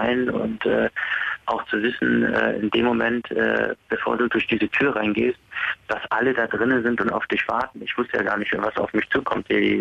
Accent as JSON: {"language": "German", "country": "Netherlands", "moved": "yes", "lives_now": "Germany", "said": "ich komme ja ursprünglich aus Holland, bin ja damals dann nach Deutschland gekommen und habe ja auch den deutschen Pass. Aber ich habe, wie gesagt, immer noch zwei Nationalitäten, also habe immer noch den holländischen Pass."}